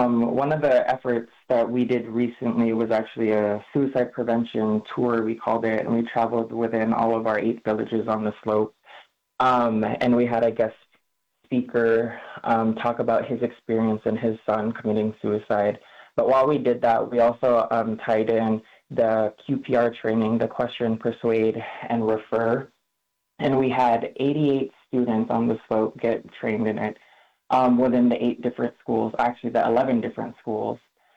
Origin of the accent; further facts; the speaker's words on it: Utqiagvik, Alaska, United States; I'm just visiting Nome. I'm actually from Utqiagvik, Alaska.